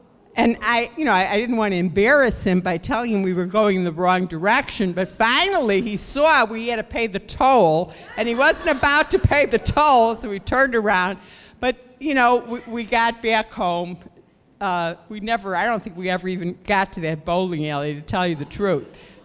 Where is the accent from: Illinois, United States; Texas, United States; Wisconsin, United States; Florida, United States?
Illinois, United States; Chicago; I grew up in Chicago, so we were in Chicago